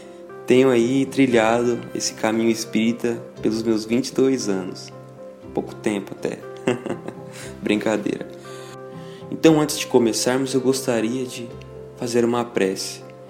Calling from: Três Lagoas, Mato Grosso do Sul, Brazil; eu tenho 22 anos e falo diretamente de Três Lagoas, no estado de Mato Grosso do Sul.

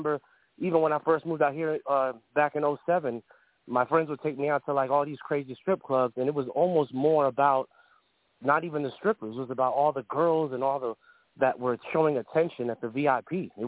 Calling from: Georgia, United States; Yeah, I'm calling from Georgia also.

